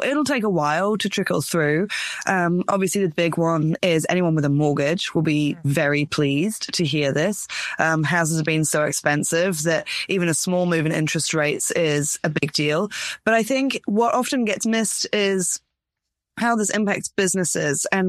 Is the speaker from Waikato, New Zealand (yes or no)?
yes; Te Awamutu, Waikato, New Zealand; even in my hometown, Te Awamutu, I've been walking along the street and there's a few extra closures recently